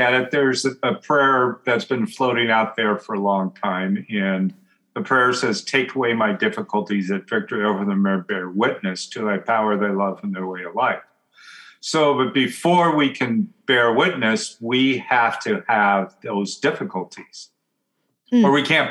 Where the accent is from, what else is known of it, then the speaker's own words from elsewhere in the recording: Oregon, United States; When I went to OHSU in Portland, I grew up in Oregon, and in Portland, Oregon Health Sciences University